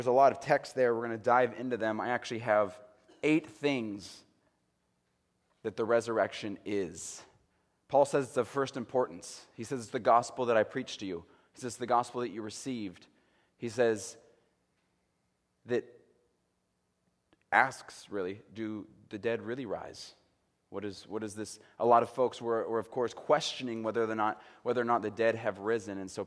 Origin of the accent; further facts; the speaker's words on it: Auburn, United States; we're now in North Auburn area called Stone Church. But I grew up in Auburn, and so I know some of you guys from childhood and different things.